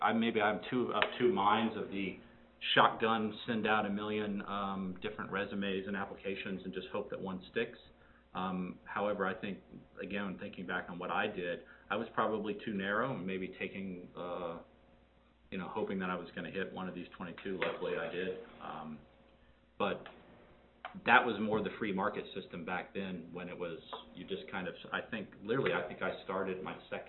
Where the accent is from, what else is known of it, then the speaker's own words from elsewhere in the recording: Texas, United States; I'm from Texas, born and raised, and went to undergraduate there.